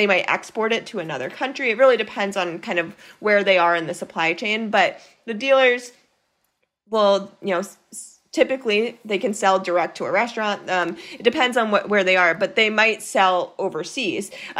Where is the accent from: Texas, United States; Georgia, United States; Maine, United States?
Maine, United States; I grew up in Maine. Lobster is a huge fishery there.